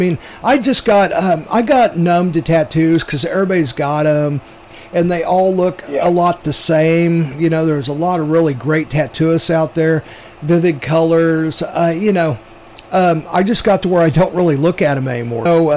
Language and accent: English; Kansas City, Missouri, United States; like, I remember growing up in Northeast Kansas City, and the Safeway that was open down there off of St. John